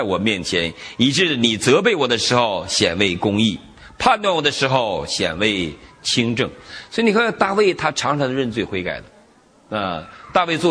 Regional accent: Northeast China, China; 那时候我们在大陆的时候没什么吃的，我们东北人老抓泥鳅，抓泥鳅吃

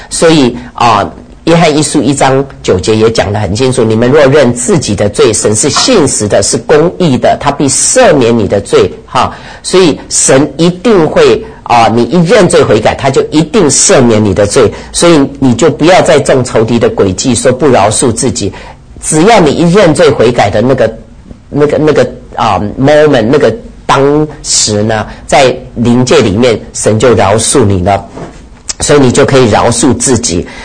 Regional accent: China

